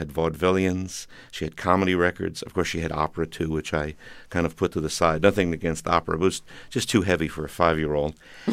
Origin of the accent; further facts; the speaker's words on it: Smithtown, New York, United States; also born or lived in Brooklyn; Well, first of all, I was born in Brooklyn and lived in Smithtown, Long Island, a very rural place.